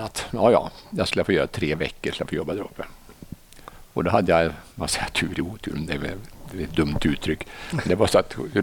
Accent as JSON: {"language": "Swedish", "town": "Arvika", "region": "Värmland", "country": "Sweden", "said": "Ja, jag är från Arvika från början."}